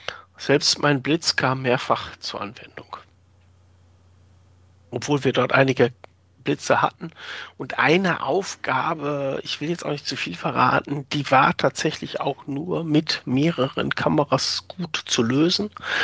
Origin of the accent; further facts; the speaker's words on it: North Rhine-Westphalia, Germany; Quasi auch so sehr viel Kultur, obwohl haben wir bei uns im Pott auch.